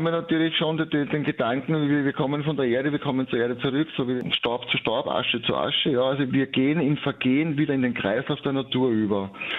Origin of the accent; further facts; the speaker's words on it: Vienna, Austria; also bei uns in Wien sagt man Paradeiser dazu